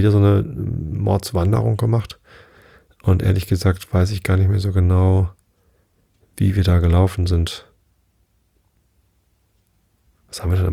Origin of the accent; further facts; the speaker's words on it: Hamburg, Germany; ja, wir kommen aus Hamburg und kennen den Laden